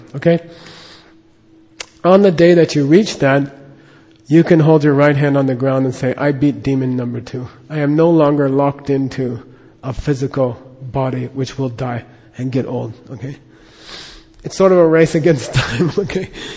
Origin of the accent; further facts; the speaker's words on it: Phoenix, Arizona, United States; Even when I was growing up in Phoenix, you go down Central Avenue and there's churches all the way down.